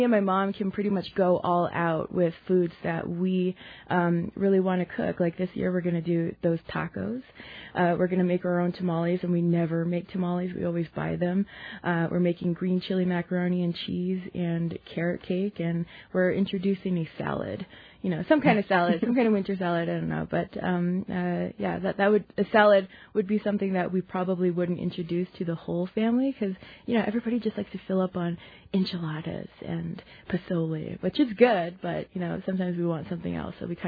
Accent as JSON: {"language": "English", "town": "Crown Point", "region": "New Mexico", "country": "United States", "said": "I'm from Crown Point, New Mexico, which is on the eastern side of the Navajo Nation"}